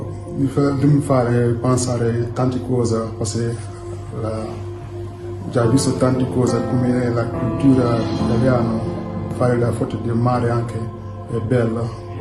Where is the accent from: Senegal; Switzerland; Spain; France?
Senegal; Italian is a second language; now in Borgo Mezzanone, Italy; Vengo del Senegal, vengo di Borgo Mezzanone.